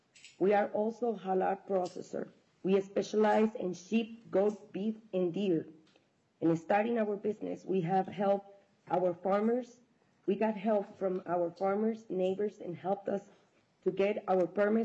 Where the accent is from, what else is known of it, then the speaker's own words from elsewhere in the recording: Venezuela; now in Minnesota, United States; I came to this country from Venezuela 35 years ago